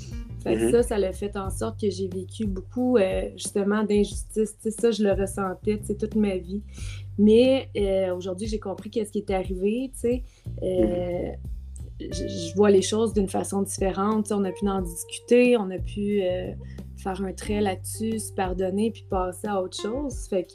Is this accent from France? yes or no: no; Sainte-Anne-des-Plaines, Quebec, Canada; also born or lived in Laval, Canada; Je suis née à Laval. Mm-hmm. Mais j'ai grandi, en fait, toute mon enfance à Saint-Anne-des-Plaines, c'est où est-ce que je demeure en ce moment.